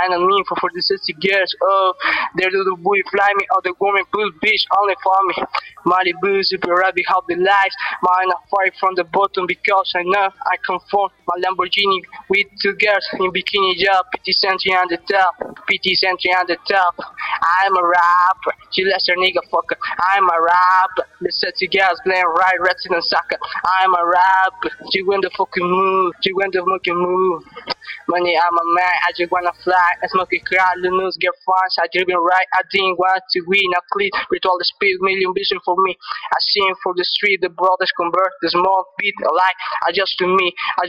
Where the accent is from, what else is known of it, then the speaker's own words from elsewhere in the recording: Bogotá, Bogotá D.C., Colombia; English is a second language; I'm from Bogota, D.C.